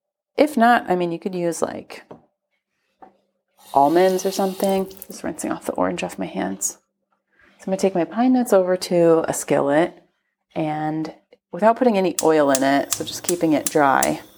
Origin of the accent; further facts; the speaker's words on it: United States; now in Italy; And I'm an American, even though I'm in Italy, so it's like, of course, my thoughts go out to my country.